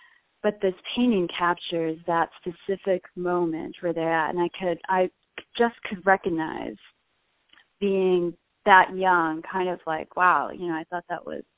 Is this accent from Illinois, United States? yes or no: yes; Chicago, Illinois, United States; So I grew up around the Chicago area.